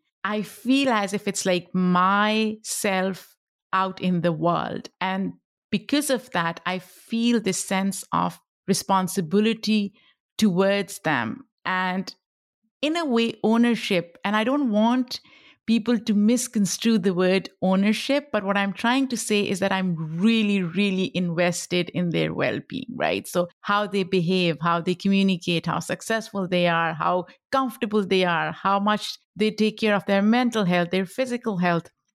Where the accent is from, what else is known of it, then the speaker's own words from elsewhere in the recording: Pakistan; first language Pashto; English is a second language; We speak Pashto, which is my mother tongue. And then we speak Urdu, which is another language spoken in Pakistan.